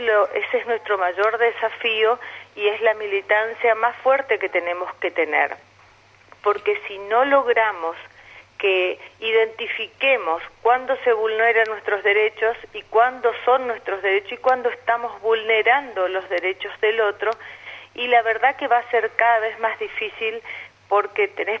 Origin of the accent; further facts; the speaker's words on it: Argentina; yo no quiero como argentina